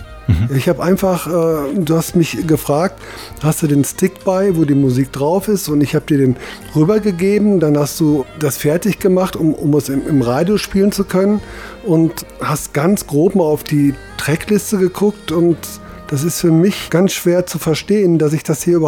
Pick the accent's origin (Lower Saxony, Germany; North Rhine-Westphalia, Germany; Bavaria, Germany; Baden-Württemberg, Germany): Baden-Württemberg, Germany; Gerlingen; Wir kommen aus Gerlingen. Ist in der Nähe von Stuttgart.